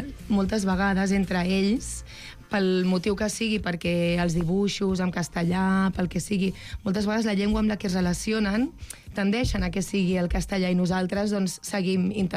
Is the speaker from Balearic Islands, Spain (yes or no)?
no; Catalonia, Spain; also born or lived in England; jo sóc catalana, vaig viure a Anglaterra durant un temps